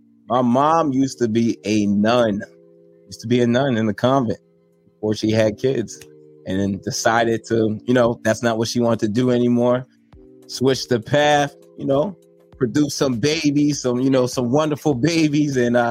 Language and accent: English; New Jersey, United States; So I'm a son of two immigrant parents who hail from Nigeria, first generation. Majority of my life, I grew up in South Jersey.